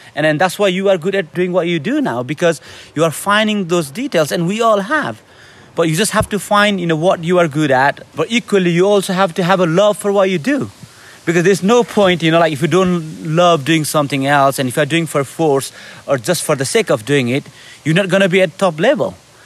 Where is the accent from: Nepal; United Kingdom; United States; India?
Nepal; English is a second language; I'm from Nepal, I'm brown, and I'm going on this selection.